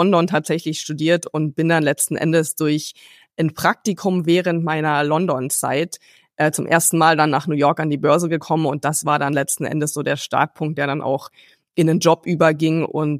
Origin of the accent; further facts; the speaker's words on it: Baden-Württemberg, Germany; Und als Schwabe muss man sowieso sparen.